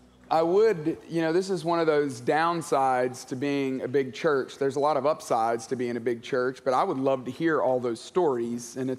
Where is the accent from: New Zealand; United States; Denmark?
United States; Tuscaloosa, Alabama; moved away as an adult; I grew up in Tuscaloosa, Alabama, and moved to Atlanta to go to college at Georgia Tech.